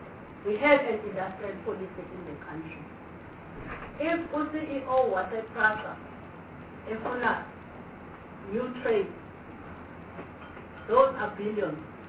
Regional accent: Harding, KwaZulu-Natal, South Africa; born there; we could have a similar system in Harding where I was born

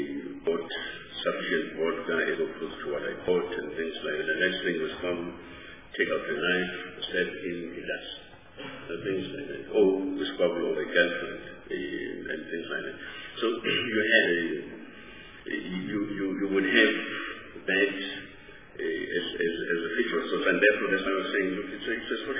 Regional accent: South Africa; we continue to have violence as a feature of our social outlook as a South African society.

